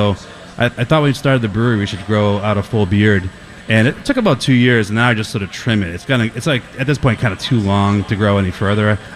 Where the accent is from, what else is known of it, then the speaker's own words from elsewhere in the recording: Everett, Massachusetts, United States; now in Boston, United States; And growing up in Everett and living in Boston my whole adult life, like 617 means a lot to me